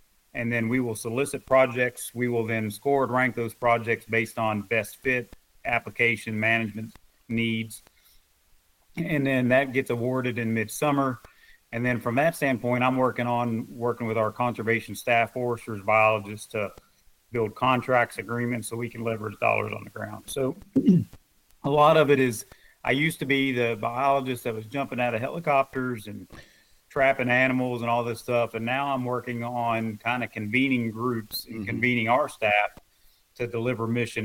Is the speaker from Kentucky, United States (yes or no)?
yes; Kentucky, United States; But I grew up in Kentucky, really in the central part of Kentucky, right around the Bardstown, Elizabethtown area, where I grew up turkey hunting, deer hunting